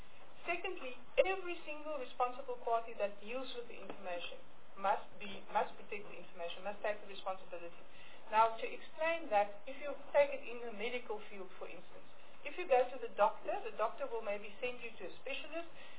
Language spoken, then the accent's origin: English; South Africa; South Africa is a very good place in the sense that we are in the same time zone as Europe, and we are an English-speaking country, so we have a lot of opportunities here